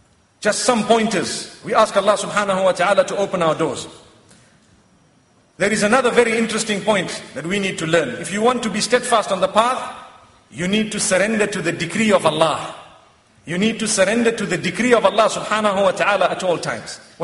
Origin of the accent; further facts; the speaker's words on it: Zimbabwe; I come from Zimbabwe, mashallah.